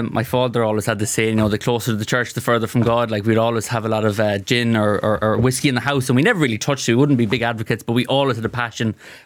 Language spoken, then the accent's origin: English; Connacht, Ireland; because I know growing up in Leitrim.